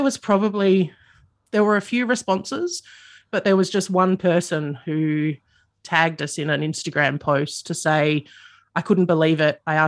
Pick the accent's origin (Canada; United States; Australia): Australia; Adelaide, South Australia; I grew up in the suburbs of Adelaide.